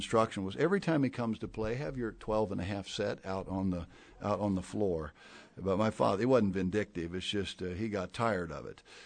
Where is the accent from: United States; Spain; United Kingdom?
United States; Ohio; I grew up in Lima, in Dayton, Ohio